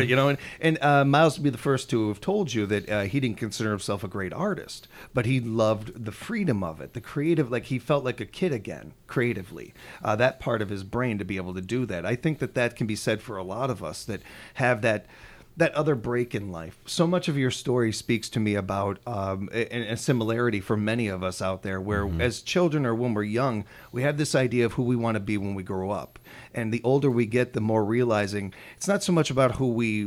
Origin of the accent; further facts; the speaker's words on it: United States; that's the way a lot of us Americans kind of picture it